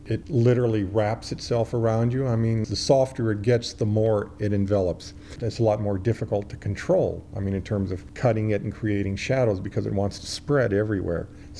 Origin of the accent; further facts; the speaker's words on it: Los Angeles, California, United States; I grew up in Los Angeles, and so my everyday light that I reference most of my life was that harsh desert light.